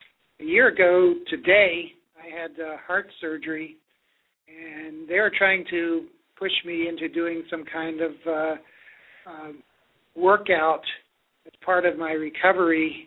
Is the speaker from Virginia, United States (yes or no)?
yes; Arlington, Virginia, United States; now in Columbus, United States; Well, I grew up in Arlington, Virginia. Started college out here in Columbus in 1963.